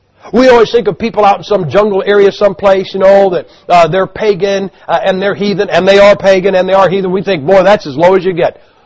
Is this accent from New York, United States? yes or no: no; Ohio, United States; the single most beautiful sunset I ever saw was in my home state of Ohio.